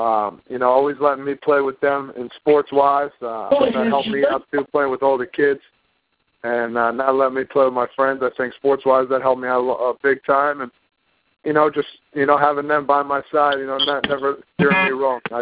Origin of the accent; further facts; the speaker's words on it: New Jersey, United States; And I think, you know, as a young kid growing up in New Jersey, you got a lot of people trying to, you know, help you out.